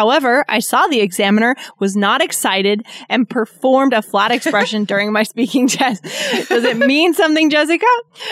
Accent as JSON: {"language": "English", "country": "Indonesia", "second_language": "English", "said": "I'm from Indonesia."}